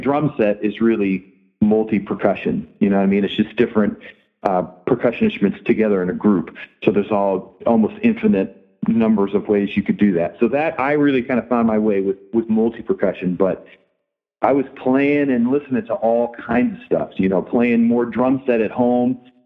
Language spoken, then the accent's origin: English; Houston, Texas, United States; also born or lived in Dayton, Ohio; Yeah, I was born in Dayton, Ohio. And when I was four, my parents moved down to Houston, Texas.